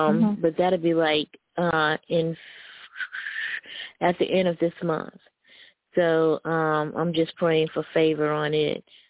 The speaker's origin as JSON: {"language": "English", "region": "Alabama", "country": "United States", "said": "I'm from Alabama."}